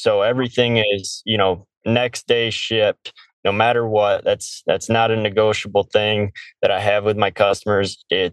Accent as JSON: {"language": "English", "region": "Michigan", "country": "United States", "said": "You know, I come from Michigan, where we've had a cannabis program, I believe, since 2008."}